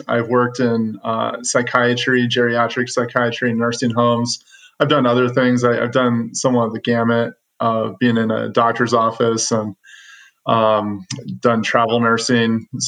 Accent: Nebraska, United States; I was at the University of Nebraska, where I'm from Nebraska

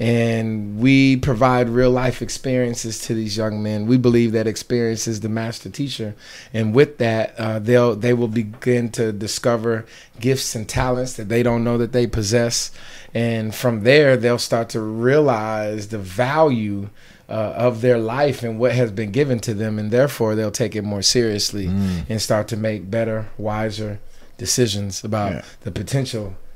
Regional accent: St. Louis, Missouri, United States; I grew up outside St. Louis west suburbs, and you know, it was, you know, I called it Pleasantville because it was just like the movie out there.

